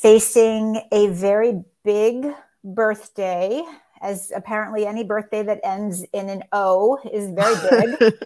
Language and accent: English; New York, United States; I am from New York originally, because no matter where else I've lived around the country or around the world, once a New Yorker, always a New Yorker.